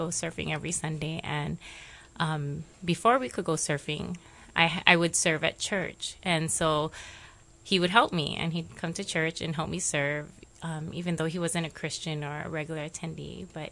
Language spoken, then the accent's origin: English; Pearl City, Hawaii, United States; also born or lived in Makakilo; For most of my life, I grew up in Pearl City. The earlier part, I grew up in Makakilo till half of sixth grade.